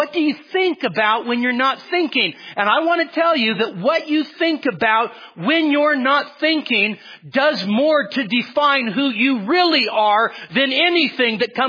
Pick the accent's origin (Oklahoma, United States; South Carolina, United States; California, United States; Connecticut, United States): California, United States; Marysville; born there; I was born in Marysville, California. If I'd have had any choice about my birth, it wouldn't have been in Marysville, California.